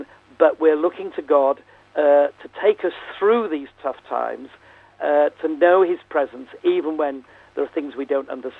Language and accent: English; England, United Kingdom; I'm an Englishman.